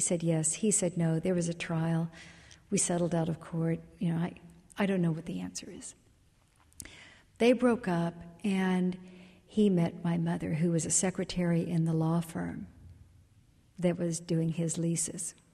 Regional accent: Dallas, Texas, United States; born there; I was born in 1950 in Dallas, and people think of me now as being from this very wealthy oil and gas family.

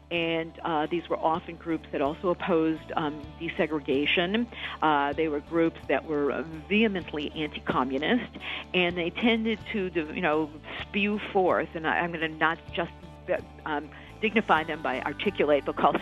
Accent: Milwaukee, Wisconsin, United States; my hometown, which happened to be Milwaukee, there was every year a Warsaw Ghetto Memorial Program.

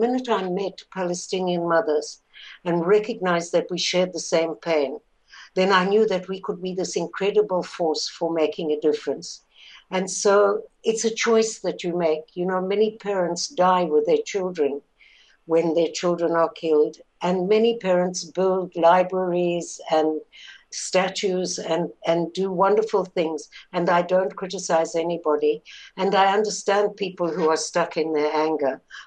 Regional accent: South Africa; It's possibly my growing up in South Africa and being very influenced by the Truth and Reconciliation Commission.

